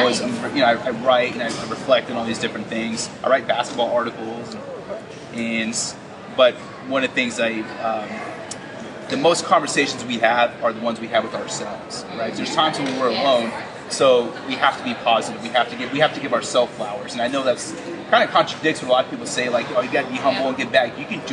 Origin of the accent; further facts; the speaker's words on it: Oklahoma, United States; I'm from Oklahoma, and that's big in Oklahoma.